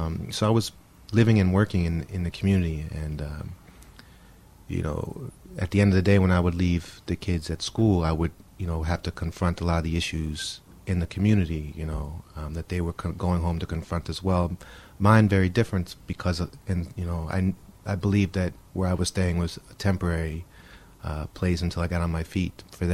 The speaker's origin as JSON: {"language": "English", "town": "Somers", "region": "New York", "country": "United States", "tie": "born or raised there", "said": "So I grew up in a small town called Somers, New York, on the border. It's in the northern edge of Westchester. It's on the border of Connecticut."}